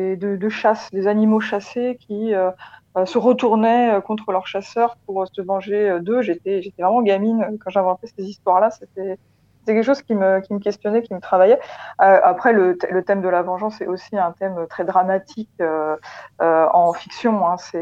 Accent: Paris, Île-de-France, France; moi j'ai grandi à Paris, vraiment dans la verticalité des immeubles

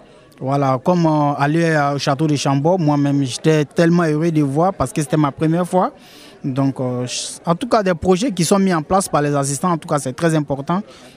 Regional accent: Côte d’Ivoire; now in Tunisia; Moi, depuis 2017, j'ai quitté la Côte d'Ivoire pour la Tunisie.

